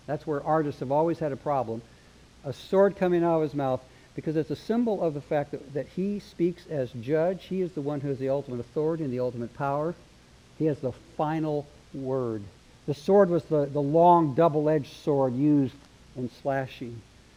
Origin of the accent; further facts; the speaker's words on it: Oregon, United States; Darlene and I grew up in Oregon.